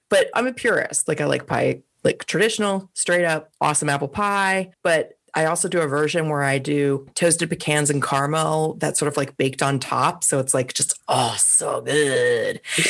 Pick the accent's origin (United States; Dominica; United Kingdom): United Kingdom; England; Like, okay, I grew up in England. I lived in Europe. I studied in Europe.